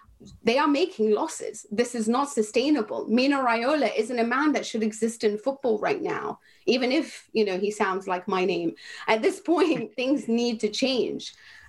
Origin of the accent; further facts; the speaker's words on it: London, United Kingdom; I grew up in London